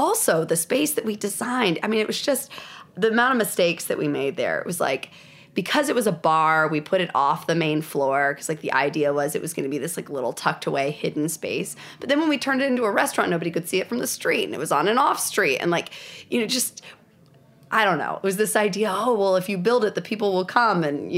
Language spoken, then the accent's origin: English; New Jersey, United States; moved away; growing up in New Jersey and then moving to the Southeast, I was like surrounded by biscuits and then also donuts